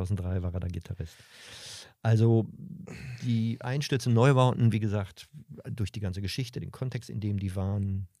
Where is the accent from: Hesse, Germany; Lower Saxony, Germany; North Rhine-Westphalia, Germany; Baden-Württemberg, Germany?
North Rhine-Westphalia, Germany; Und zwar stamme ich aus dem Ruhrgebiet.